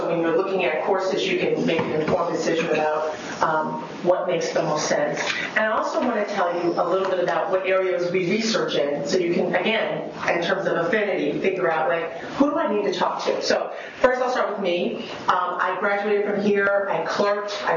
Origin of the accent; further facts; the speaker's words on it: Delaware, United States; even though I was from Delaware, where everything, as you now know, is incorporated.